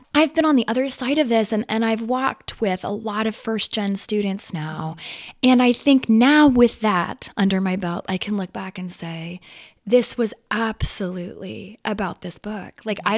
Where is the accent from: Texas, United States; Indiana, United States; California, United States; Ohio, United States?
California, United States; I had no idea that that was a sport growing up in the Bay Area.